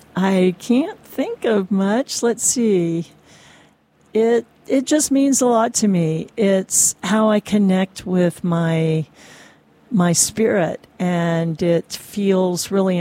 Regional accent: Texarkana, United States; My father used to do that when I was growing up in Texarkana.

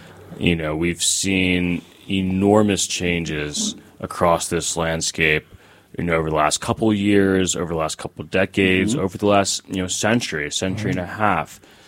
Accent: Maryland, United States; Yeah. I grew up in Baltimore County, Maryland, went to college in Maryland

